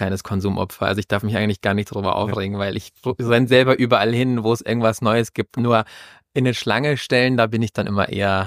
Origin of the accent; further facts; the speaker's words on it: Wolfratshausen, Bavaria, Germany; Also ich komme ja selber aus dem Süden von München, aus der Wolfratshauser Ecke. Und allein da haben wir natürlich den Starnberger See. Da bin ich quasi groß geworden.